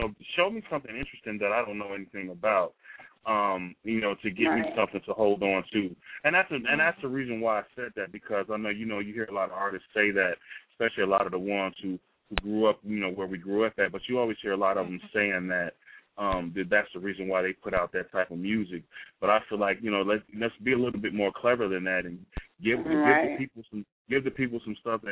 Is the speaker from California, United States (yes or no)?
no; Chicago, Illinois, United States; you know, growing up on the South Side and in the West Side of Chicago, you know, I already know what time it is.